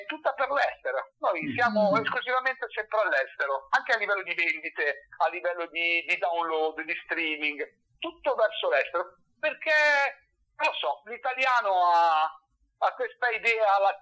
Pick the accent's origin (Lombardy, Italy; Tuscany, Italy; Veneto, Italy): Lombardy, Italy; Desenzano del Garda; che io sono di Desenzano del Garda